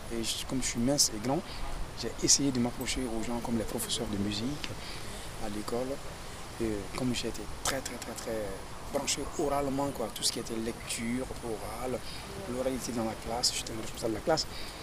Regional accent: Mali; born there; also born or lived in Bamako; je suis musicien-chanteur griot. Je suis né au Mali, je suis malien, j'ai fait des études à Bamako, qui est la capitale du Mali.

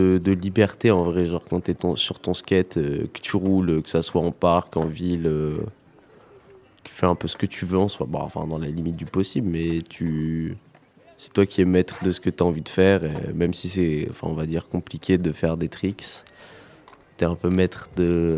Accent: Die, Auvergne-Rhône-Alpes, France; Je viens de Cré, enfin de Die, mais je suis allé à Cré après. J'ai 18 ans

